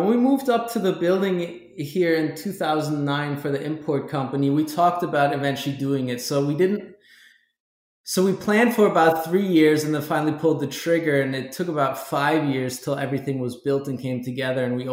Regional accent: Germany; English is a second language; I grew up in Germany

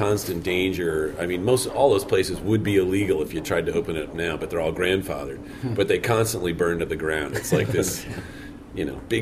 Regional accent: New York, United States; now in Vermont, United States; it was a great way for me, being a New Yorker and moving to Vermont.

